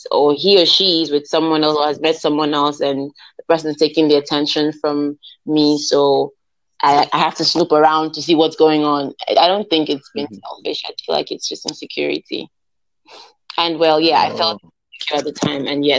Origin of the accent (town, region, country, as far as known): Nigeria